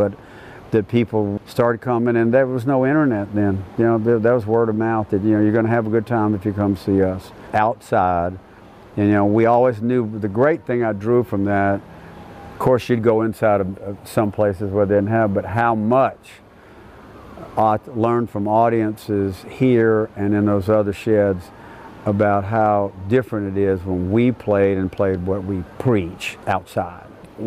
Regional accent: Florida, United States; And growing up on the Gulf, it was pretty interesting because a lot of people I knew down there that would come down would be from here or there.

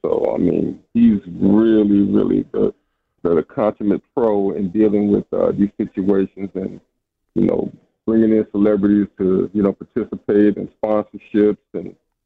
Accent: Silver Spring, Maryland, United States; You know, I grew up in Silver Spring, Maryland, and I've never been to New York prior

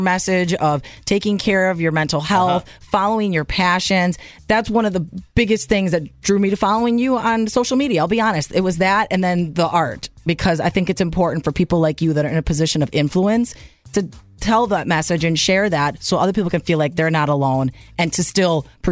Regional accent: Milwaukee, Wisconsin, United States; Since you and I are born and raised in Milwaukee, we're going to battle each other.

